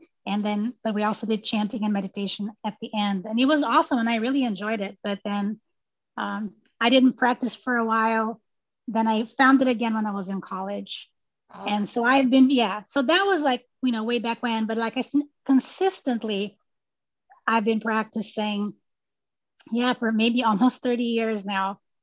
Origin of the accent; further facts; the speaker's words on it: Brazil; moved away; I am originally from Brazil, but I've been here, you know, I think 26 years, maybe longer at this point, I've lost count.